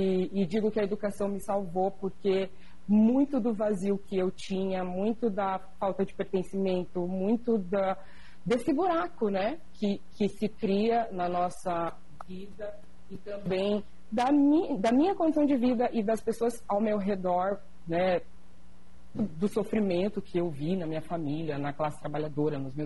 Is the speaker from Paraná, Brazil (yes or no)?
yes; Curitiba, Paraná, Brazil; born there; eu nasci em Curitiba, já falei isso inúmeras vezes em vários lugares, e eu gosto de afirmar que nasci em Curitiba. Sou uma mulher preta, retinta